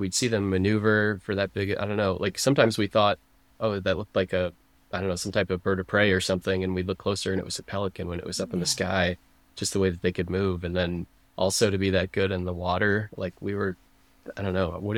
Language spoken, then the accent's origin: English; Sanibel, Florida, United States; I remember growing up on Sanibel, there's all these posts, you know, for osprey nests